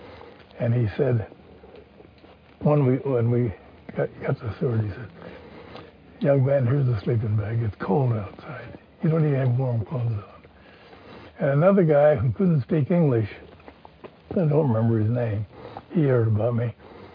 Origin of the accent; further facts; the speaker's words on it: Kansas, United States; And I was born and raised in Kansas, little town, nine brothers and sisters.